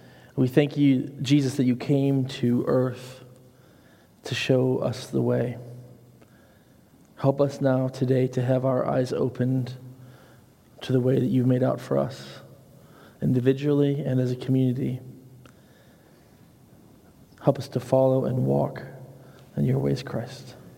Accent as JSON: {"language": "English", "country": "United States", "tie": "born or raised there", "said": "we're growing up in America, we didn't have uniforms"}